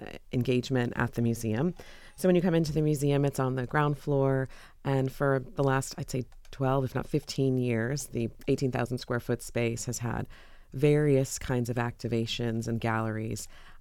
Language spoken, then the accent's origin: English; New York, United States; also born or lived in Miami, United States / Louisiana, United States; now in Columbus, United States; I moved from New York to Columbus, and I think we've talked about that. I'm originally from there and grew up there, but I've lived in different places for museums.